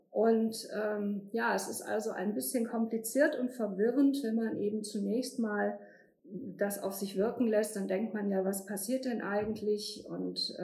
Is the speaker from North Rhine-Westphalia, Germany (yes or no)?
yes; Essen, North Rhine-Westphalia, Germany; Ich komme aus Essen.